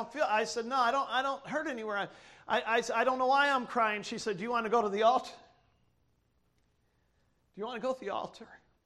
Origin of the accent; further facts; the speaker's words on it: United States; born there; Listen, we live in a society that just because I was born in America does not make me worthy of eating and sleeping and everything else.